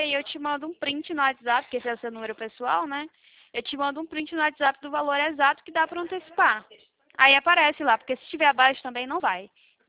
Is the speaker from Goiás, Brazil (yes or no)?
yes; Goiânia, Goiás, Brazil; É porque a gente é daqui de Goiânia, sabe?